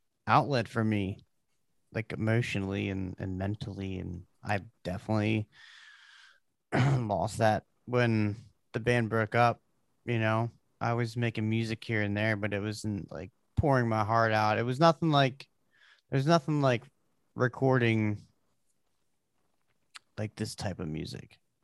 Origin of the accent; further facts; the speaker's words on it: Baltimore, Maryland, United States; I'm not used to like the country type life. Because I grew up in Baltimore